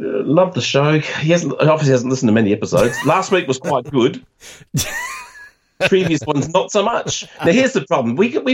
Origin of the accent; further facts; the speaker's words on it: Yorkshire and the Humber, United Kingdom; Well, I'm from Yorkshire. So I am from England. Okay. I still travel on an English passport.